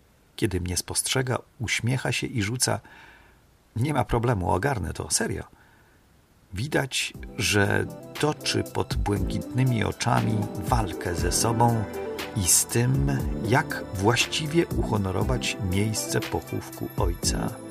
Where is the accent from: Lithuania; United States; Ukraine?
United States; odpowiedziałam, że Polką. Oczywiście jestem Amerykanką, ale tutaj każdy jest skądś.